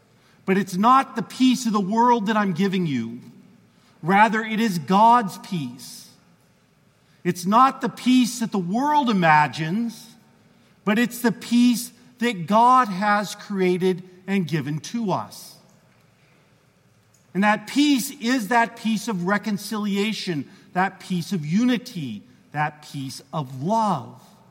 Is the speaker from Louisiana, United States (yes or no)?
no; Idaho, United States; As many of you knew, I grew up in Idaho in the Pacific Northwest. And forest fires were always just part of things that happened in life.